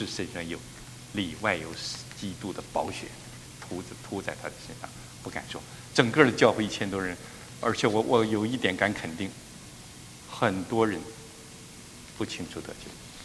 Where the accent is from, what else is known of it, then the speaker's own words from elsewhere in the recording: China; 原谅我大陆的，因为我也是大陆的哈。